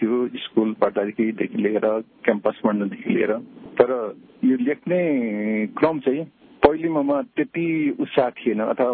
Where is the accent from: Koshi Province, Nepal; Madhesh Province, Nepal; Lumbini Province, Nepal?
Koshi Province, Nepal; Madi; र मेरो जन्मस्थान चाहिँ माटी नगरपालिका सङ्खुवा सभा हो।